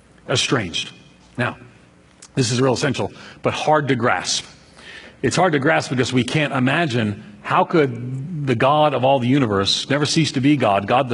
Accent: Long Island, New York, United States; I grew up in New York on Long Island. And I don't come from a Christian family.

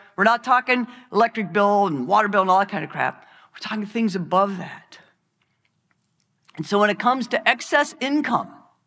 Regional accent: United States; born there; I was born in America.

